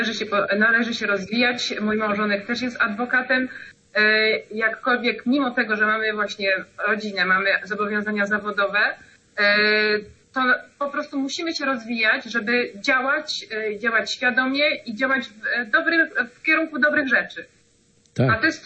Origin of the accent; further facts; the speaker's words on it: Kraków, Lesser Poland, Poland; Jako rodowita krakowianka mam z tego powodu jakiś niedosyt